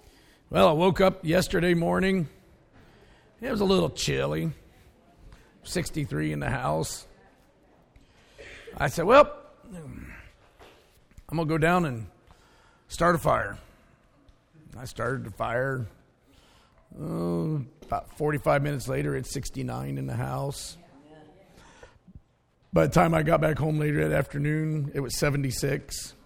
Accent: Ohio, United States; But it's cold. I'm from Ohio. I'm on a tropical island

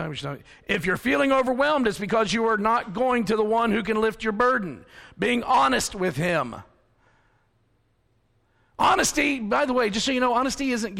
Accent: Ohio, United States; 4 days in, I forget all of this. I forget I'm from Ohio.

